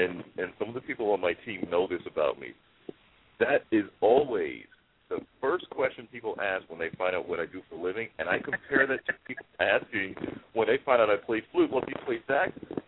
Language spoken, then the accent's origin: English; New York City, New York, United States; I got into aviation because growing up in New York City, as you're preparing for high school, you can take entrance exams for all these specialized schools throughout the city.